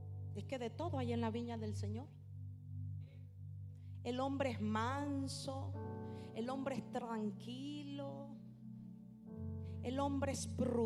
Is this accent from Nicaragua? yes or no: yes; Nicaragua; Porque como los nicaragüenses nos comemos la S, pero yo ya aprendí.